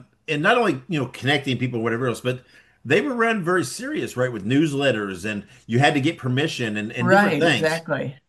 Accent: Indiana, United States; And I'm originally from Indiana.

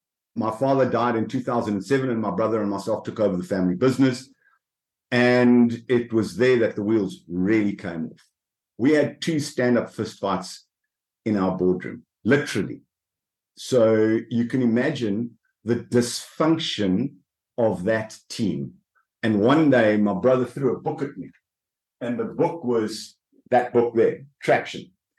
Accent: Johannesburg, Gauteng, South Africa; So I'm born in South Africa, born and bred in Johannesburg, grew up there, went to university in Grahamstown.

